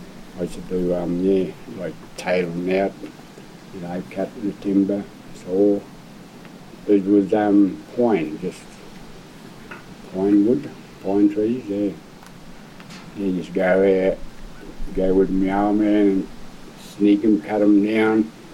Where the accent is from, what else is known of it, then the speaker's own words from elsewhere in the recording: Balladoran, New South Wales, Australia; I grew up in Balladoran, another mission on the other side of Gilgandra there, and that's where I spent my young years there